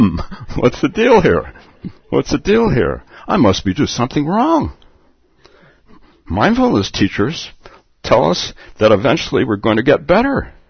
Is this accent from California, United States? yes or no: yes; Palo Alto, California, United States; So, I've told the story many times about starting a meditation group in my hometown of Palo Alto, and my teacher came down, and I was just a student.